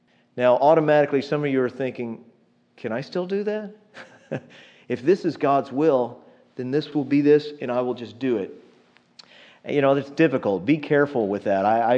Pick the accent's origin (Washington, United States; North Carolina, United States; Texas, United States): Texas, United States; I mean, I'm a Texan. I'm familiar with cattle prods